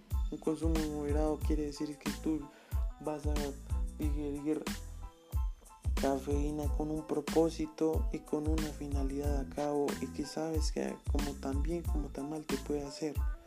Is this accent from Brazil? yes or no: no; Colombia; es algo más aquí en mi país, como lo es Colombia, su país naciente